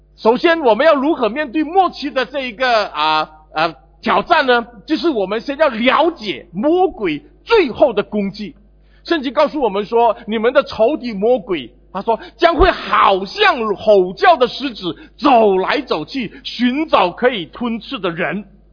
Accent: Singapore; 这是我们新加坡人无法想象的

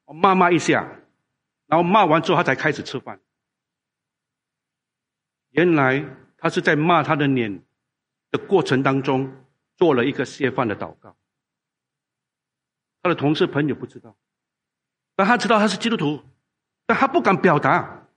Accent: Singapore; 我们的护照在世界上是数一数二的，这一个的被接纳的我的国家里面数量应该是排第二。

